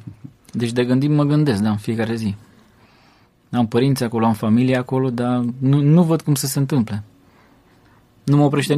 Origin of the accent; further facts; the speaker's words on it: Romania